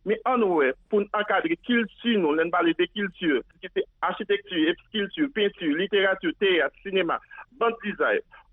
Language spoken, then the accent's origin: French; Haiti; je suis haïtien, je suis haïtien.